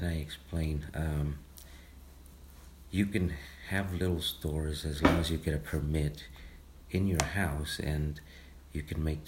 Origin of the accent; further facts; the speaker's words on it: San Miguel, El Salvador; We are from San Miguel, El Salvador.